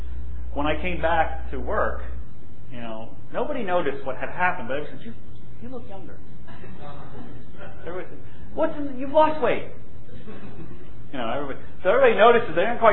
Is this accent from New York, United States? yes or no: yes; Long Island, New York, United States; now in Beaver Falls, United States; You know, I grew up on Long Island surfing, and I love to do it. And now I'm a fish out of water in Beaver Falls, you know.